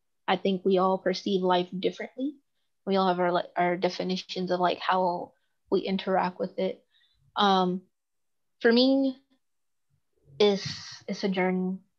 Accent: Fairburn, Georgia, United States; Is I came from the South. I grew up in South Atlanta, small town of Fairburn, Georgia, and it's a very religious area. They're very Christian.

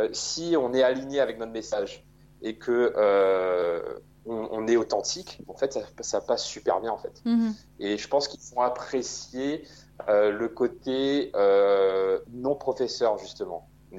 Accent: Plaine-des-Palmistes, Réunion, France; moved away as an adult; je viens de l'île de la Réunion. J'ai grandi à la plaine des Palmistes, qui est la plus petite commune de l'île de la Réunion. Mais ma famille est originaire de la ville du Tampon, qui est une commune du sud de la Réunion. Et j'ai passé ma vie jusqu'à l'âge de 20 ans.

